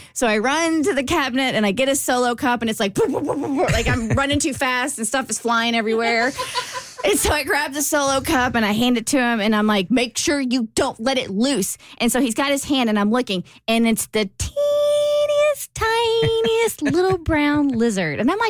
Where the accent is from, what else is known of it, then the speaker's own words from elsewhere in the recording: Versailles, Kentucky, United States; There's a Versailles, Kentucky, and I grew up on Edinburgh Drive.